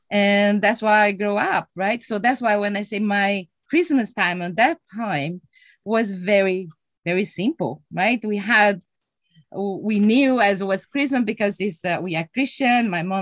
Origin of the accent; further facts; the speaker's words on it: Rio Grande do Sul, Brazil; English is a second language; also born or lived in Carazinho; Well, I'm from Brazil, right? So Brazil is a very big country. I born in the south of Brazil in a small city called Carazinho, which is a very small village, very European style. But I never grew up there.